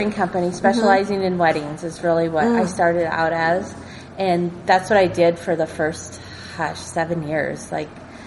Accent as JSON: {"language": "English", "region": "Nevada", "country": "United States", "said": "and I'm from Nevada."}